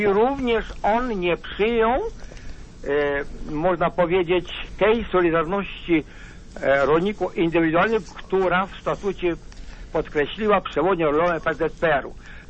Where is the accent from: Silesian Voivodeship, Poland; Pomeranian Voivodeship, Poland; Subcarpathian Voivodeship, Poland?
Subcarpathian Voivodeship, Poland; Jarosław; Jestem chłopem, pochodzę z pod Jarosławia, miasta.